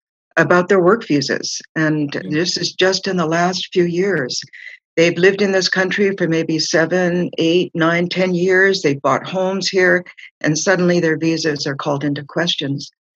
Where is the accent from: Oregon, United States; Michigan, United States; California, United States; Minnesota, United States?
California, United States; now in Dallas, United States; I'm from Southern California, where it's mostly Western.